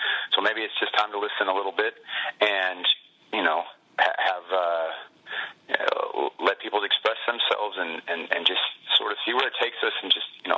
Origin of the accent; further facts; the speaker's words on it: California, United States; since we're Niners fans, you know, we grew up in the Bay Area